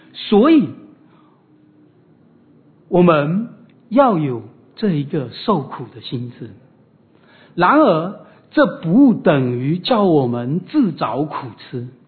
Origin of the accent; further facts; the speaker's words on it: China; 我们中国人有一句谚语啊，家贫出孝子，国乱显忠臣。